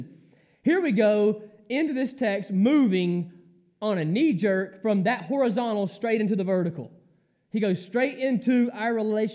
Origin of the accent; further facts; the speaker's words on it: Georgia, United States; I grew up in the Bible Belt down in southern Georgia. Good, hardcore, great, fundamental conservatism.